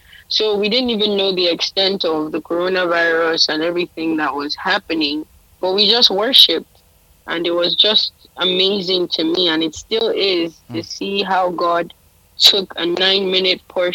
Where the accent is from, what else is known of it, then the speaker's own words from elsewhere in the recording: Kaduna, Kaduna State, Nigeria; born there; It's Hausa, actually. I was born in the north. I was born in Kaduna, so I do speak Hausa. Hausa and Yoruba. My family is Yoruba, but I was born in the north, so I speak Hausa.